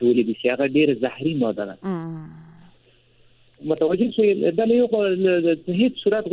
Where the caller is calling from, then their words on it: Maiwand, Kandahar, Afghanistan; د کندهار د ولایت څخه، د میوند ولسوالۍ.